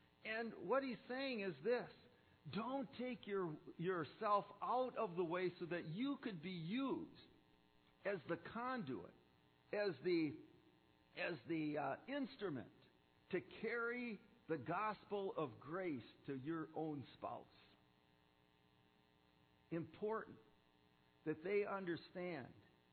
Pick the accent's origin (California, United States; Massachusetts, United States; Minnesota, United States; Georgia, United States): Minnesota, United States; I can recall growing up on the Iron Range